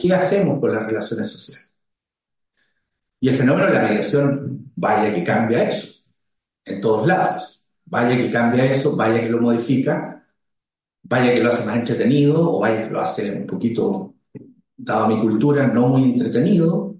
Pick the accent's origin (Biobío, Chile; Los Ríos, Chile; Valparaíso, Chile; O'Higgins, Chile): Los Ríos, Chile; Paillaco; No, Paillaco, mi pueblo querido, del cual soy hijo ilustre, 20.000 habitantes, y yo vivía en un pueblo más pequeño e insignificante, que se llama Pichirrocuy.